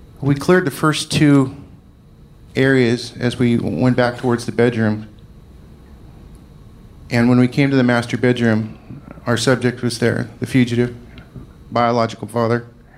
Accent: Scotland, United Kingdom; When I say rage, I'm Scottish and I get fucking pissed.

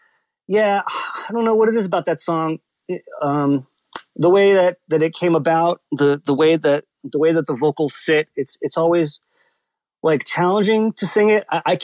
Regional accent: United States; born there; Yeah, I was born in the States, and we moved around a bunch.

